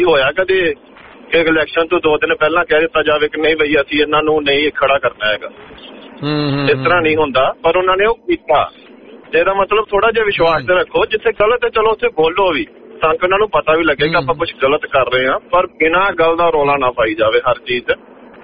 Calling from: Melbourne, Victoria, Australia; Melbourne ਤੋਂ ਜੀ

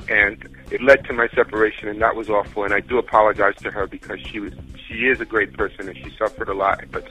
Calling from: New York, United States; I'm phoning from New York.

